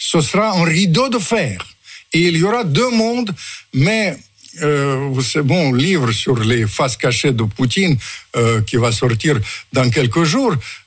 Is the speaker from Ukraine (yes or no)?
yes; Ukraine; Vous savez, la solidarité, je suis le premier parce que je suis ukrainien.